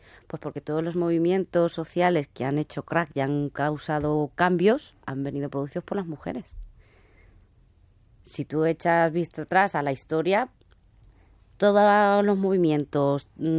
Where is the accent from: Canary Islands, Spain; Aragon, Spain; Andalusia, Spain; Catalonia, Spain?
Aragon, Spain; Zaragoza; moved away as an adult; now in Madrid, Spain; Yo no soy de Madrid, soy de Zaragoza. Me vine a Madrid a trabajar, va a hacer ya casi 8 años.